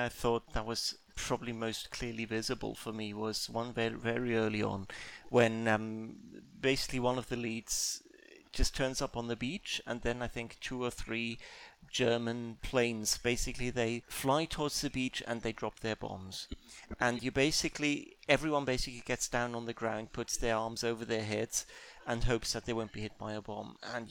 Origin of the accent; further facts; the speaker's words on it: United Kingdom; we are British, we have a stiff upper lip